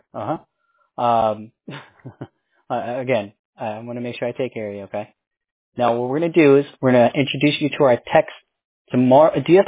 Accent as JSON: {"language": "English", "town": "New York City", "region": "New York", "country": "United States", "tie": "born there", "first_language": "Korean", "second_language": "English", "said": "I was born in the Bronx, but half Korean, half Puerto Rican."}